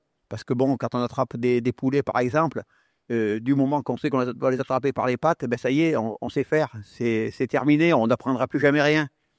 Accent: Auvergne-Rhône-Alpes, France; Je suis né près de Valence. J'ai passé donc 15 ans, jusqu'à mes 15 ans dans une ferme avec mon père, mon frère, mes sœurs, ma mère.

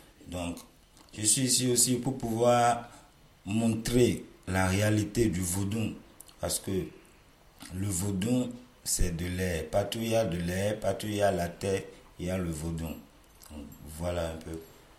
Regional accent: Benin; Chez nous, au Bénin, quand tu viens...

